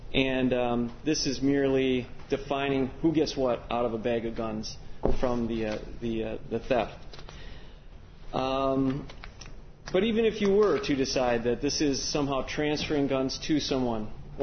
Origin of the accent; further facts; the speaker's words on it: Madison, Wisconsin, United States; from Madison, Wisconsin.